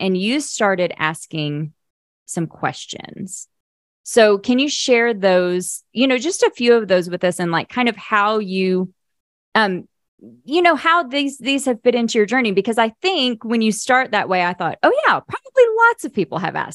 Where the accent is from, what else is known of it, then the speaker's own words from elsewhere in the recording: Oklahoma, United States; You know, I grew up in Oklahoma.